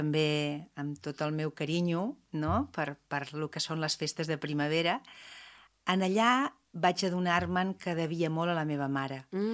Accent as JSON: {"language": "Catalan", "town": "Palafrugell", "region": "Catalonia", "country": "Spain", "tie": "born or raised there", "said": "Palafrugell és el meu poble, el dels meus pares, dels avis, o sigui que jo sóc del poble de moltes generacions, i hi ha hagut moltes etapes, hi ha hagut una etapa que me'n vaig anar, però sempre he tornat"}